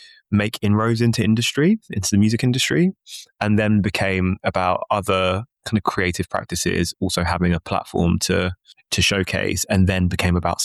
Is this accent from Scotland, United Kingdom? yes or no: no; London, United Kingdom; I'm born and raised in London.